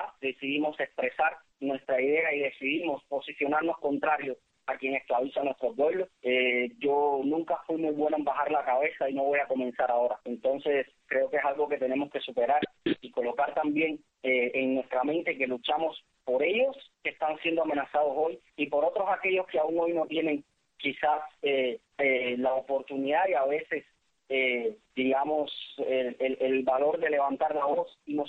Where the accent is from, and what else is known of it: Cuba